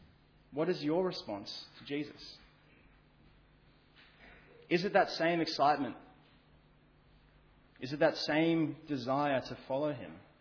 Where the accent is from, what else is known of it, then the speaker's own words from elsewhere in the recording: New South Wales, Australia; I grew up in the Shire, right? So in 2016, I was living in the Shire.